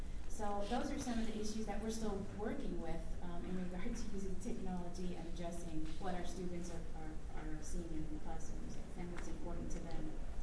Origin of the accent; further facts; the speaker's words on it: New York, United States; now in Georgetown, United States; Coming from New York, I consider them to be rural, but they're considered to be urban.